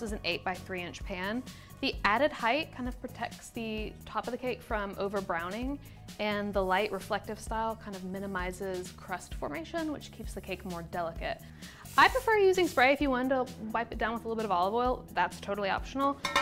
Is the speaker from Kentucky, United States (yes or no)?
yes; Kentucky, United States; because I'm from Kentucky and I love buttermilk.